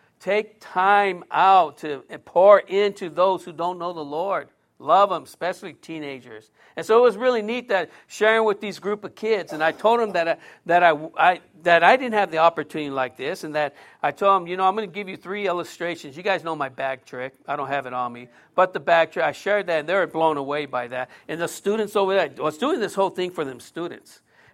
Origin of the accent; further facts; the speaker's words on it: San Diego, California, United States; I actually drove by my old house where I grew up in Golden Hills, which is South Park.